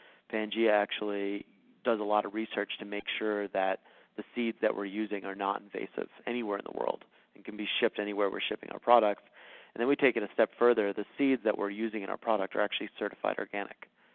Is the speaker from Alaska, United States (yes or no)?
no; Rhode Island, United States; but you know, I grew up in Rhode Island, and my parents definitely supported the decisions I made as long as I was being creative with them.